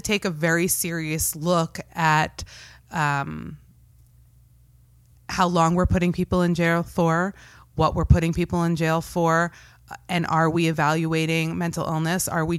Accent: Cincinnati, Ohio, United States; I grew up in Cincinnati, Ohio, which is a very racially diverse

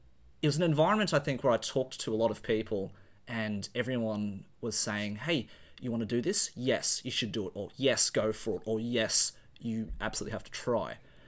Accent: Australia; we're two Australian cosplayers who'll be representing Australia in August

